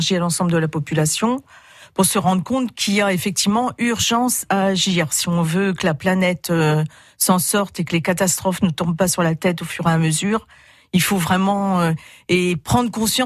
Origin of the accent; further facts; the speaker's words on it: Amiens, Hauts-de-France, France; je viens d'Amiens. Donc je me suis dit, ça se fait pas.